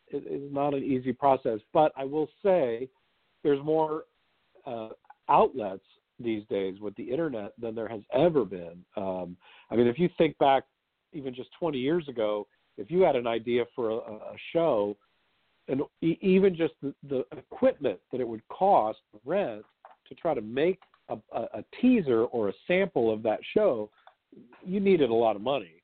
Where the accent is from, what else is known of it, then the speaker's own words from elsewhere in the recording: Kansas City, Missouri, United States; now in Los Angeles, United States; I'm from the Midwest. I mean, I'm from Kansas City, Missouri